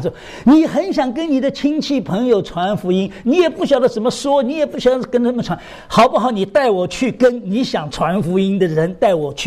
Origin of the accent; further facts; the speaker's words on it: Shanghai, China; 我们上海人是做生意的。